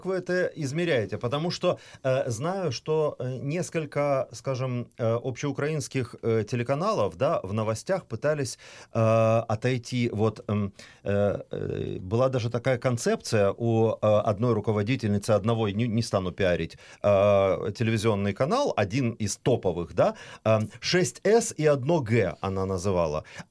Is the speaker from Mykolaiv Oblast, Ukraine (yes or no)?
yes; Mykolaiv, Mykolaiv Oblast, Ukraine; я не из Луганска, да, а из Николаева